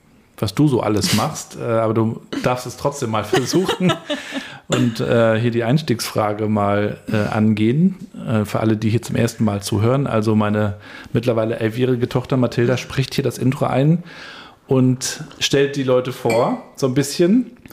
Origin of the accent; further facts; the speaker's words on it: Rostock, Mecklenburg-Vorpommern, Germany; Wir sind beide aus Rostock, wir sind auch beide schon mal rausgekommen und auch beide zurückgekommen.